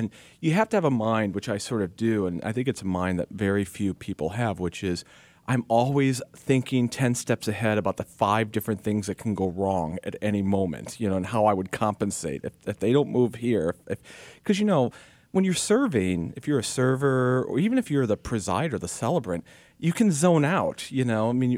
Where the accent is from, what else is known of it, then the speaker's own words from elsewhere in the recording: Madisonville, Kentucky, United States; 83 in my hometown.